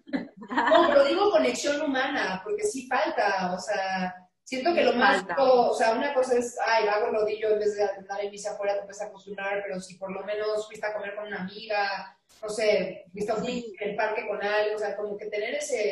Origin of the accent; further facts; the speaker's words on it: Mexico; now in Hungary; mi grupo de triatlón que tengo en Hungría. Y, o sea, siendo mexicana, que no hablas el idioma